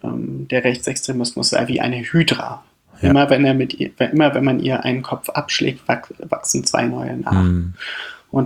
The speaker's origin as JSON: {"language": "German", "town": "Weimar", "region": "Thuringia", "country": "Germany", "tie": "born or raised there", "said": "Weimar ist meine Heimatstadt"}